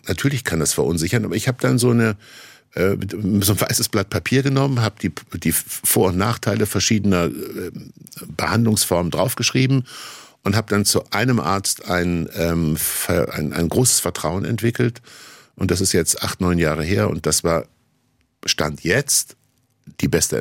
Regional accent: Kassel, Hesse, Germany; das habe ich schon als Kind in Kassel gemacht, bin ich mit der Straßenbahn oder mit meinem Mofa in die Stadtteile gefahren, in denen ich nicht gewohnt habe

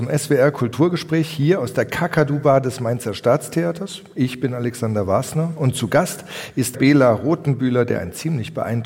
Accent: Lucerne, Switzerland; born there; geboren 1990 in Luzern

